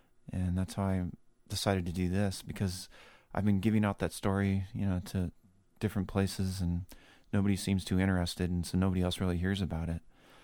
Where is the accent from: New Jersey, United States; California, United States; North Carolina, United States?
California, United States; I'm from California.